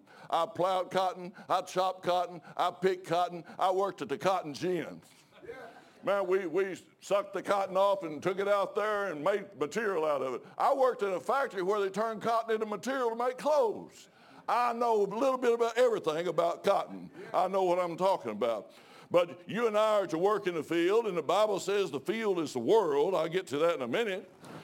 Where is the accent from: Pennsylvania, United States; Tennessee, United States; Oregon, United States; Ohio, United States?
Tennessee, United States; we was raised in Tennessee, me and my wife both, picking and chopping cotton for a living.